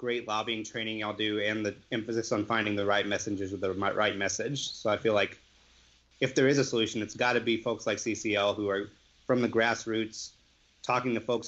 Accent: Tennessee, United States; So I grew up in Tennessee politics, which is a little different from Massachusetts politics, to put it mildly.

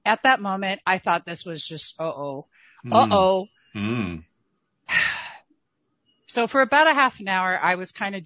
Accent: California, United States; I'm from California.

